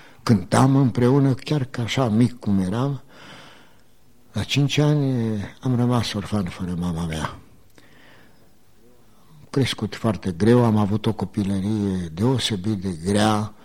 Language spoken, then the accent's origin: Romanian; Alba Iulia, Alba County, Romania; born there; m-am născut în Alba Iulia din părinți creștini, baptiști